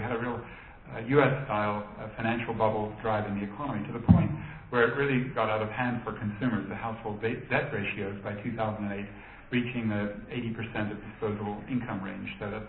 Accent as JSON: {"language": "English", "region": "Northern Ireland", "country": "United Kingdom", "tie": "born there", "said": "where I was born in Northern in Ireland, at 193%"}